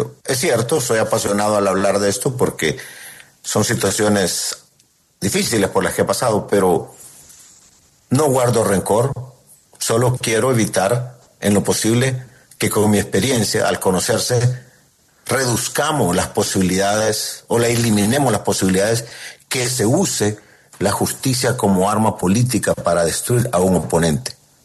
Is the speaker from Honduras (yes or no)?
yes; Honduras; nadie va a evitar que yo regrese a Honduras. Solamente Dios. Esa es mi tierra.